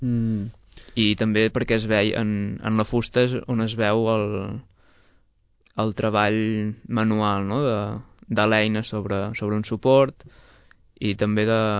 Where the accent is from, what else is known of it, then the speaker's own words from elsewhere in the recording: Olot, Catalonia, Spain; Jo sóc d'Olot